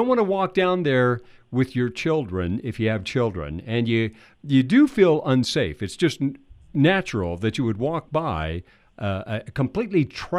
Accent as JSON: {"language": "English", "region": "California", "country": "United States", "tie": "born or raised there", "said": "I grew up in California."}